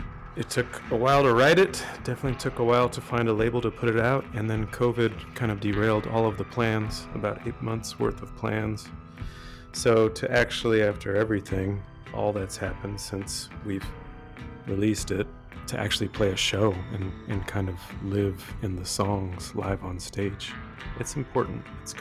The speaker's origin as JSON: {"language": "English", "town": "Tucson", "region": "Arizona", "country": "United States", "said": "As you know, we are from Tucson, Arizona, and it is quite a cultural melting pot here. Situated 45, 50 minutes just north of the Mexican-American border."}